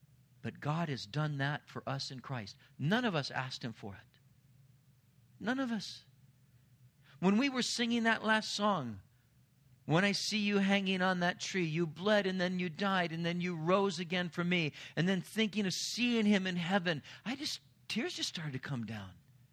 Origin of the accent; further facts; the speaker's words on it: Anaheim, California, United States; When I was growing up in Anaheim, my mom was the charge nurse at a convalescent home.